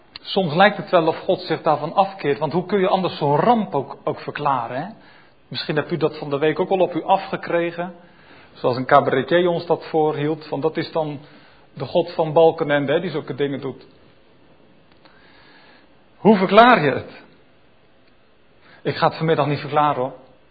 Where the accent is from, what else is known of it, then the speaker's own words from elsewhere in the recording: Netherlands; Nou, wij denken als Nederlanders, we gaan wat doen, we gaan geld inzamelen.